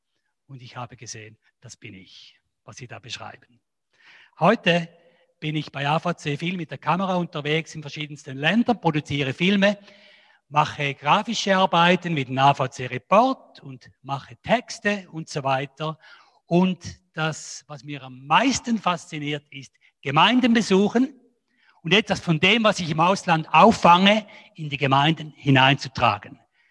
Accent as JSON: {"language": "German", "region": "Schaffhausen", "country": "Switzerland", "tie": "born or raised there", "said": "Ich bin, wie gesagt, in Schaffhausen der Pfimi aufgewachsen"}